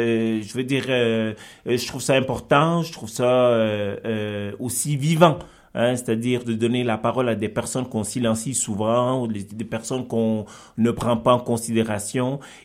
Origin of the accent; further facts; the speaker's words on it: Guinea; now in Canada; je suis au Québec depuis 1997, donc oui, je viens d'Afrique de l'Ouest, mais je me considère tout à fait plus québécois que guinéen.